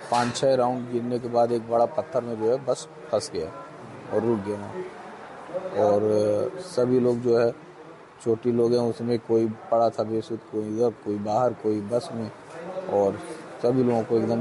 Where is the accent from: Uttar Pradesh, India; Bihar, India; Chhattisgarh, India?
Uttar Pradesh, India; Sant Kabir Nagar; मैं संत कबीर नगर यूपी से आया हूँ